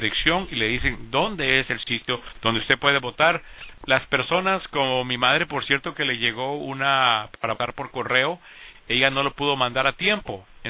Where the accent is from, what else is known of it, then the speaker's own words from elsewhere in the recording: Valverde Vega, Alajuela, Costa Rica; En ese tiempo iba yo para de mi pueblo, Valverde Vega, hacia la ciudad de Grecia a estudiar allá